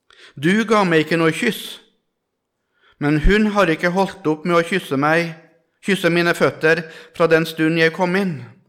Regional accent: Melhus, Trøndelag, Norway; Jeg er fra Trøndelag, fra Melhus i Trøndelag.

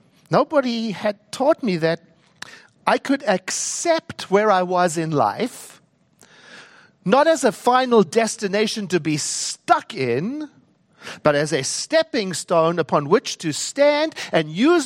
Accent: South Africa; as a young man when I was growing up in South Africa during the apartheid years

